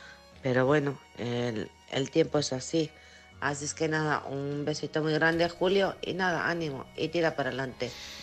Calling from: Alcorcón, Community of Madrid, Spain; de Alcorcón.

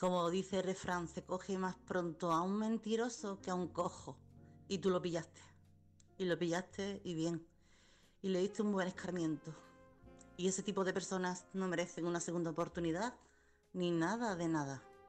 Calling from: Chiclana de la Frontera, Andalusia, Spain; corresponsal de Chiclana.

